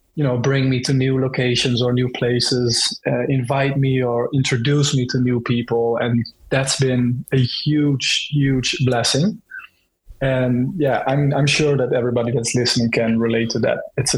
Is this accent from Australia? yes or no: no; Netherlands; Where I'm from? I am from the Netherlands, so we're neighbors.